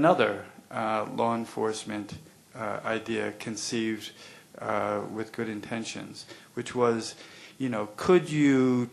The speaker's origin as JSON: {"language": "English", "country": "Ireland", "said": "I'm Irish, I'm white, and I'm sober."}